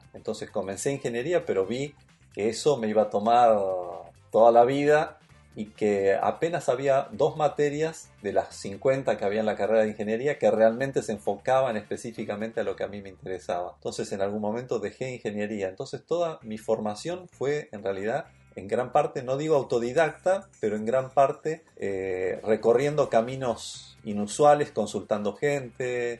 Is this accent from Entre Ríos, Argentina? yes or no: no; Buenos Aires, Argentina; Yo nací en Buenos Aires y viví la mayor parte de mi vida en Argentina